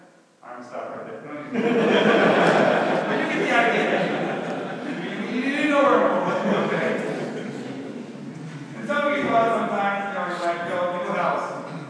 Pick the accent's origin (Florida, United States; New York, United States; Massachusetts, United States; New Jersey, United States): Florida, United States; I used to play a game with my friends growing up in Florida when I was younger.